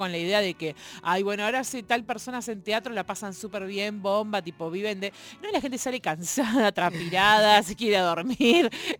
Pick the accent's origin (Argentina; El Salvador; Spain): Argentina; me escucharon el acento y el mozo me dijo, ¿sos Argentina? Le digo, sí.